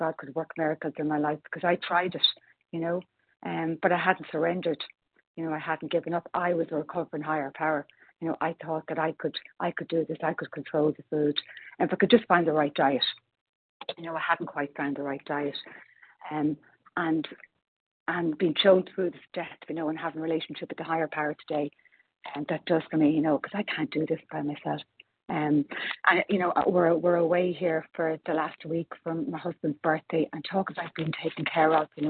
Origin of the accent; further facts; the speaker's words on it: Dublin, Leinster, Ireland; now in Knoxville, United States; I'm from Dublin and Ireland, but currently in Knoxville, Tennessee.